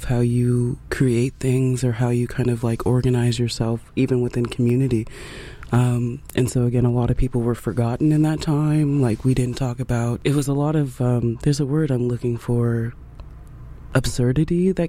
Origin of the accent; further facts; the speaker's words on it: California, United States; I'm from California, seeing how, again, we went through a shutdown.